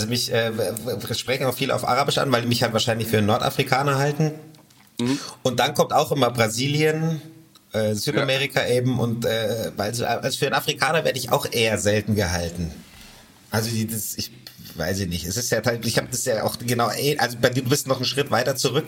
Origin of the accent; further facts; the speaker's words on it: Germany; Die alte Diskussion, ich bin Deutscher. Ja, nur weil du einen deutschen Pass hast, macht es nicht Deutsch. Nee, ich habe ja auch eine deutsche Vergangenheit. Also es war eine müßige Diskussion, aber ich bin ein Deutscher.